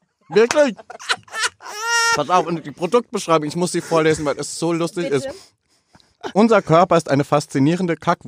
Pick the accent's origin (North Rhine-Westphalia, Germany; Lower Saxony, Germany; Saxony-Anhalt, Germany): North Rhine-Westphalia, Germany; Cologne; ich bin ja auch in Köln groß geworden